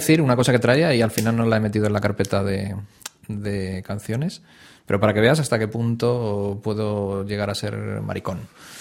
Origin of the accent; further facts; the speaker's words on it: Madrid, Community of Madrid, Spain; A mí lo que me pasaba es que en el... Claro, yo soy de Carabanchel.